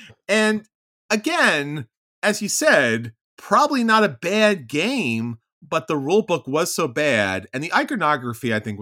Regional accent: New York, United States; and maybe because I'm a New Yorker Italian

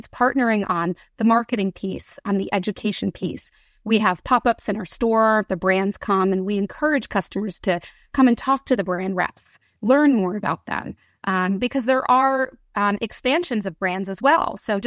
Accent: New Jersey, United States; I'm born and raised in New Jersey. I'm choosing to have a cannabis store in New Jersey.

